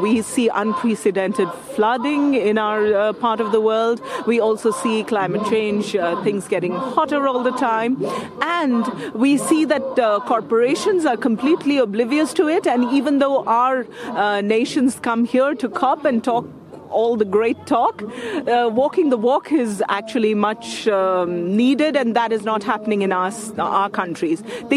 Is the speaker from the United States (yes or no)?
no; South India, India; from INSAF, which is Indian Social Action Forum, and I come from South India, a coastal city where there is ever-expanding industry, taking away land and water from people and polluting our lives.